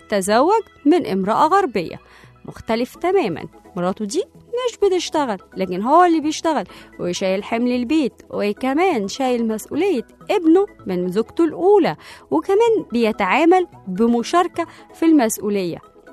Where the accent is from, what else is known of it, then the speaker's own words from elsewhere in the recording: Egypt; او زي ما احنا بنقول كده عندنا في مصر، الست تعشش والراجل يطفش